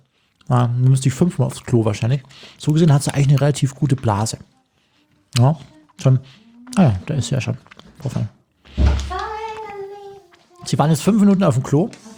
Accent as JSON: {"language": "German", "region": "Bavaria", "country": "Germany", "tie": "born or raised there", "said": "in den schönen Chiemgau, in meine Heimat, an den Rande des Sofellens."}